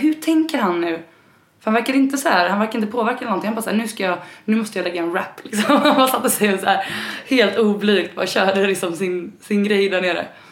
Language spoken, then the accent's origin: Swedish; Kungsbacka, Halland County, Sweden; jag växte upp i Kungsbacka, som är en liten stad utanför Göteborg. Där alla mina polare hette Johansson och Eriksson. Och jag och min bror var väl nästan de enda mörka i kommunen, i skolorna typ.